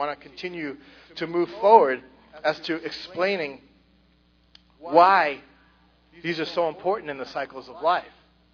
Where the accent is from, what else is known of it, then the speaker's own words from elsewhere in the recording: Boston, Massachusetts, United States; One year, we're originally from Boston area